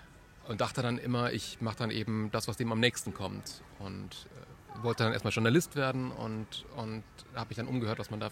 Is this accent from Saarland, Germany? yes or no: no; Breisach, Baden-Württemberg, Germany; born there; ja, ich bin da im Krankenhaus zur Welt gekommen, aber von Breisach kenne ich jetzt nicht so viel. Und um diese Enttäuschung zu vermeiden, sage ich einfach Südbaden.